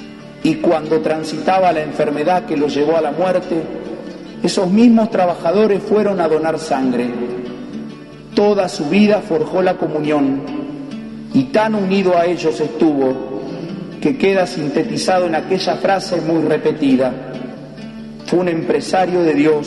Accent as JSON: {"language": "Spanish", "country": "Argentina", "said": "nos permitan recuperar nuestra identidad como argentinos"}